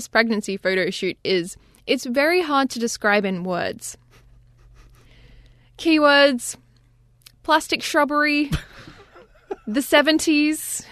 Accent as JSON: {"language": "English", "country": "Australia", "said": "I'm Australian and that's the way I naturally want to say it."}